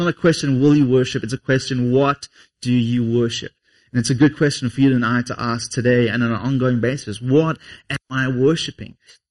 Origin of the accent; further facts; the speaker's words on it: England, United Kingdom; born there; I was born in England, so my nation of birth did something radical.